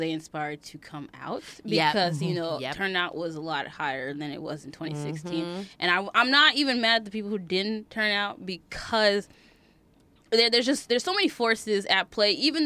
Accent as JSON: {"language": "English", "region": "Tennessee", "country": "United States", "said": "what I should tell these viewers about me is that I'm originally from Tennessee."}